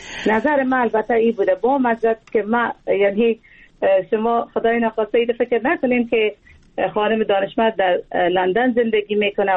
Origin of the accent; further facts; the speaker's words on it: Afghanistan; من یک افغان هستم